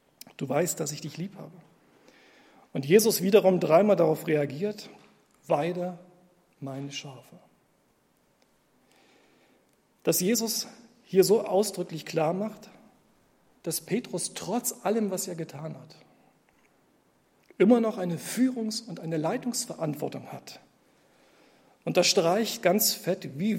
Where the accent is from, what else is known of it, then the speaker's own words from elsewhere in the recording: East Germany, Germany; Ich bin ursprünglich im Osten aufgewachsen, sozialisiert